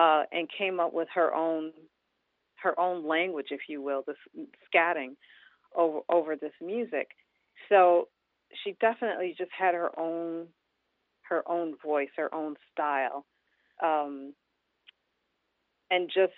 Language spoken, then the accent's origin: English; Detroit, Michigan, United States; I grew up in Detroit. I'm a Motown baby.